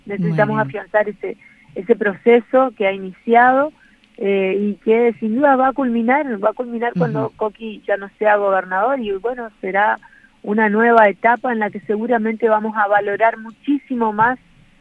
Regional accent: Laguna Blanca, Formosa, Argentina; Entonces ese voto radical de mi pueblo, en su gran mayoría, eligió a nivel local, me eligió a mí como candidata a intendente.

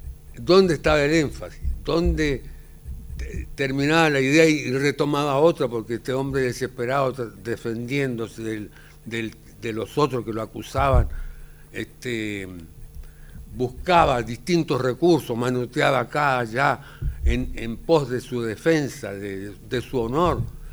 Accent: Chile; born there; Un día nací en Chile.

